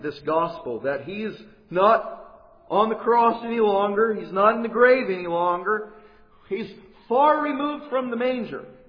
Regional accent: Colorado, United States; I grew up, started my growing up in Colorado

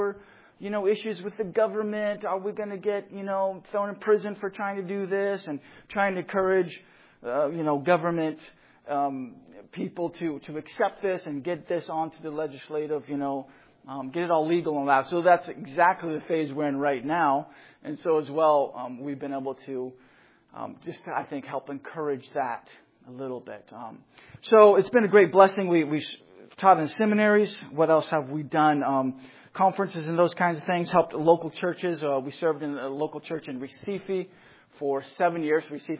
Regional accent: Washington, United States; growing up in Washington State and having to go mow the lawn and do all those things

